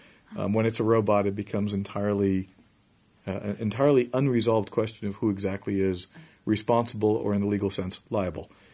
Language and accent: English; Brazil; also born or lived in Tunisia / Turkey; That's where we spent, where I spent sort of the most part. So I went to high school in Brazil.